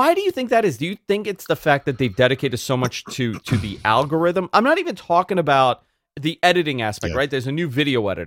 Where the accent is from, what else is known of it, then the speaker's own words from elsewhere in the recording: New York, United States; Listen, I'm a New Yorker. I'm supposed to hate Boston, right?